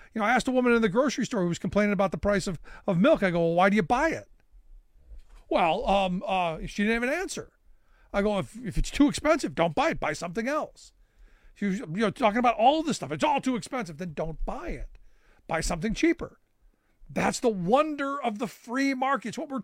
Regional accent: Cleveland, Ohio, United States; born or raised there

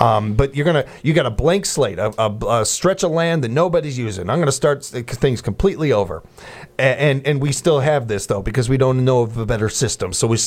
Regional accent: United Kingdom; just because I'm British, I don't feel like I have to do this.

